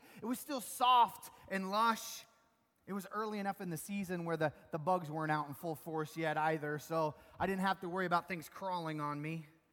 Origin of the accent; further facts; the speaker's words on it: Spokane, Washington, United States; I grew up in Spokane, Washington. The winters, much like here, were long and snowy and wet.